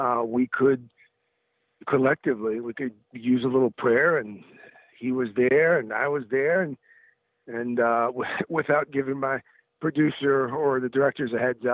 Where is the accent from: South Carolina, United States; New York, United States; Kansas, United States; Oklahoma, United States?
South Carolina, United States; I grew up in South Carolina, and I went to church. I'm Baptist